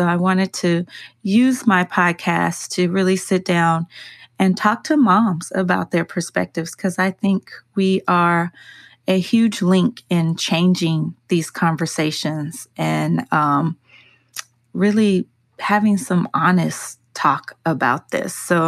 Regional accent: Birmingham, Alabama, United States; now in Los Angeles, United States; I live in Los Angeles, but I am from Alabama, grew up in Birmingham

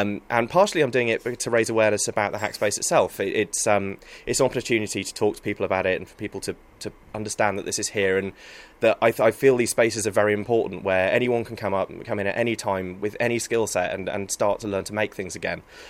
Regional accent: Tower Hamlets, London, United Kingdom; I am from Tower Hamlets and I'm running with a torch in Hackney.

